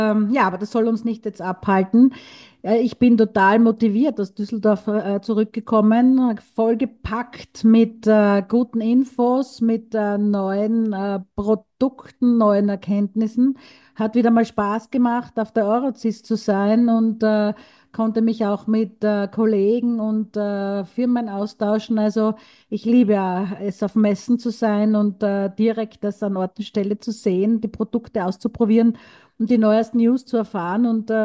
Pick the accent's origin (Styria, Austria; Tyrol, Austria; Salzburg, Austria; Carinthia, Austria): Styria, Austria; Graz; in meiner Heimat Graz